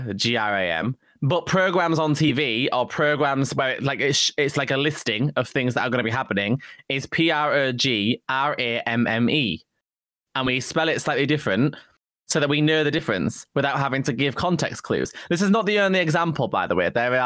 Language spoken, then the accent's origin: English; Yorkshire and the Humber, United Kingdom; accent: northern; You say it like me because I'm northern, like I'm from Yorkshire, so I say gray.